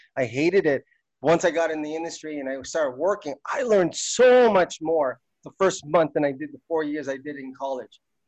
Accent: Philippines; we wave the flag, you know, I'm from the Philippines kind of thing.

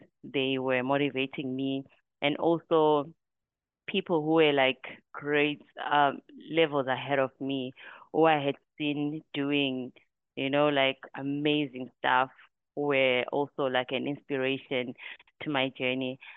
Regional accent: Bulawayo, Zimbabwe; now in Harare, Zimbabwe; So I was born and raised in Bulawayo. I have stayed in Bulawayo my whole life, only moved to Harare in 2022 when I got this job. So I did my primary school at Coghlan Primary in Bulawayo, and then I did my high school at Bokoma High.

